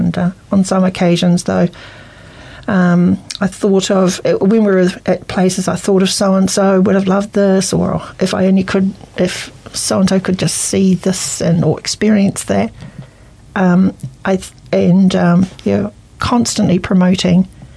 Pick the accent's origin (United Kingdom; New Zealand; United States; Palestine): New Zealand; And where are you from? From New Zealand.